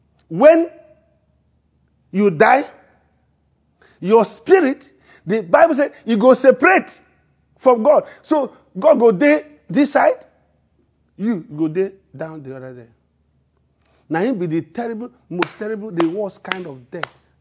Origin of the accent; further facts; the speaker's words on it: Bakumeze, Enugu State, Nigeria; Did they do crusade for my village at Bakumeze? In the Enugu State, Nigeria.